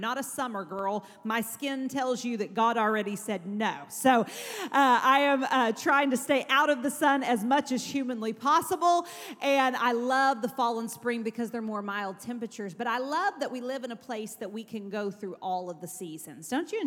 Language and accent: English; Texas, United States; now in Kentucky, United States; Now, mind you, I grew up in West Texas, so there are no trees.